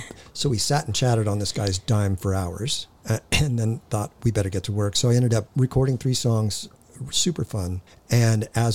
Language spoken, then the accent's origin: English; Hawthorne, California, United States; born there; I was born in Hawthorne. I'd still call that L.A.